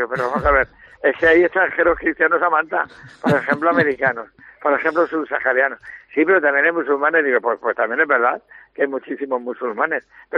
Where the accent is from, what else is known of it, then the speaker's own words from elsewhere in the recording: Alicante, Valencian Community, Spain; somos un barrio de Alicante Ciudad que tiene sus encantos muchísimos